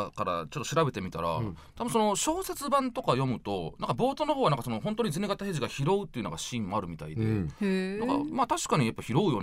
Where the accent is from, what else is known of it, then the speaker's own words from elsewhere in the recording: Kansai, Japan; そうですね、なんかやっぱもともと関西出身なんで